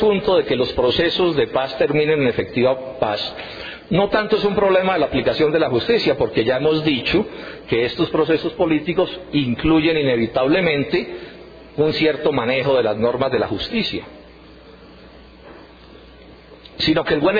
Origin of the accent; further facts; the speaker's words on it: Colombia; en general somos partidarios los colombianos de las soluciones políticas a los conflictos armados que hay en este país.